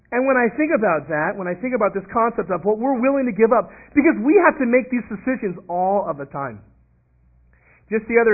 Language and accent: English; Los Angeles, California, United States; moved away; I'm from Los Angeles originally.